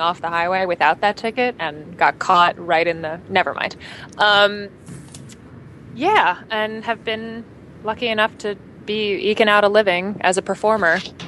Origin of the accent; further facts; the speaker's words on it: Los Angeles, California, United States; now in New York, United States; I am from Los Angeles, California, and come from a showbiz family